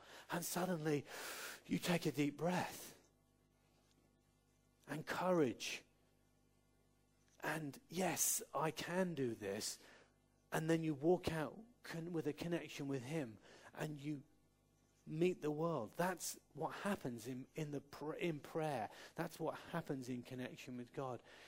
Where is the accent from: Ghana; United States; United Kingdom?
United Kingdom; South West England; born there; accent: Cornish; now in North Somerset, United Kingdom; I was born in Cornwall. And I may have sounded like … I probably did a little bit. And living in North Somerset, you start to roll your R's.